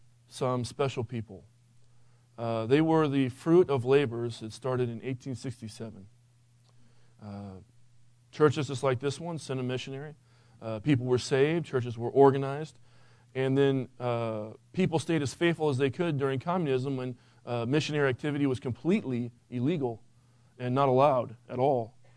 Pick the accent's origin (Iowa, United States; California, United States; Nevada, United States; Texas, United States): California, United States; I'm not Russian. I didn't grow up in Russia. I grew up in the North Bay area near Santa Rosa, California.